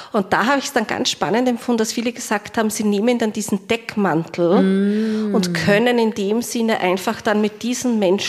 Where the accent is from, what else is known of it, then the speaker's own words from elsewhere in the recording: Austria; was bei uns in Österreich schon möglich ist.